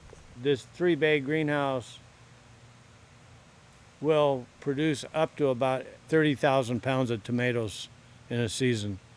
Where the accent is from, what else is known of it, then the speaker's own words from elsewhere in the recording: Seward, Alaska, United States; I grew up in a little log cabin right where these birds are right now.